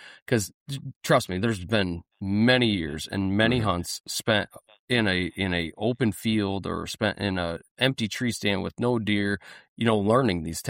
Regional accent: Midwest, United States; Because like we're from the Midwest, you know, like we always get predominant west winds.

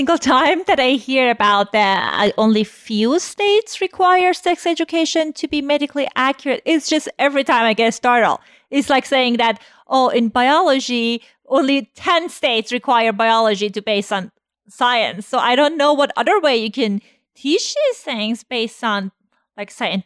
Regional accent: Iran; I mean, I'm Iranian and I grew up in Iran. So I definitely have experience with conservative society.

